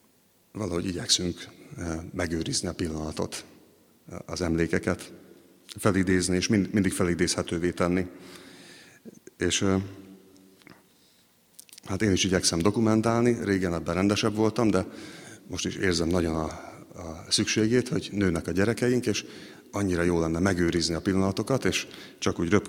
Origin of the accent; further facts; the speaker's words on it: Hungary; De hát én is magyarnak születtem, beleszülettem egy népbe, és ez alapvetően meghatározza azt, hogy ki vagyok.